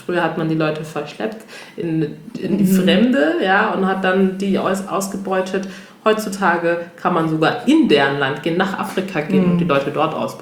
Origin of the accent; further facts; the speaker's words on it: Togo; also ich komme ja ursprünglich aus Togo, hatte ich ja letztes Mal erwähnt in unserer ersten Folge.